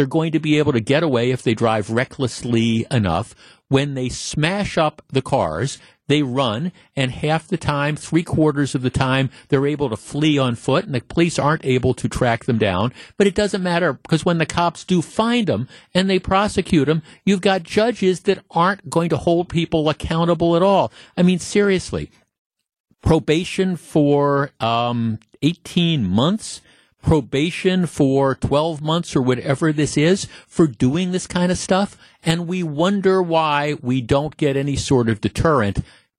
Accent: Glendale, Wisconsin, United States; I grew up here, right? I mean, I'm from here. I grew up in Glendale. I've lived here my entire life when my parents moved here when I was a young boy

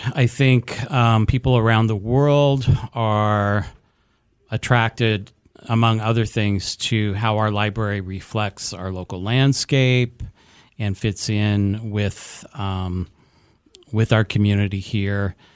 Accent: Inland Northwest, United States; I am born and raised in the Inland Northwest and have lived in Montana for almost 25 years

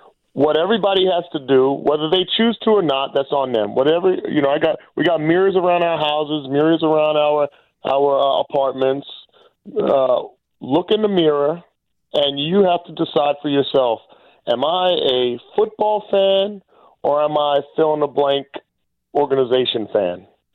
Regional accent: New Jersey, United States; I'm born and raised in Jersey, 5 minutes from New York City.

